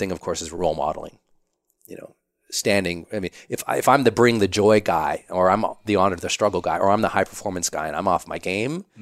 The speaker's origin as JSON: {"language": "English", "region": "Montana", "country": "United States", "said": "that's not comfortable for me. I'm from Montana."}